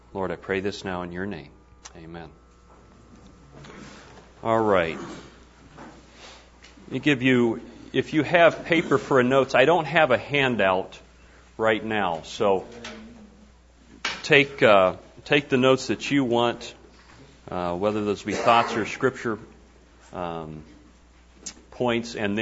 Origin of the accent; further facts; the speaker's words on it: Wichita, Kansas, United States; I'm from Wichita, Kansas.